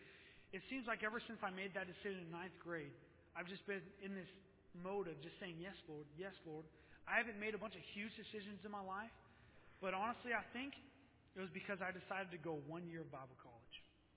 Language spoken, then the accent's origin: English; Santa Clara, California, United States; I grew up in Santa Clara, California. North Valley Baptist Church, my home church, Pastor Jack Trever.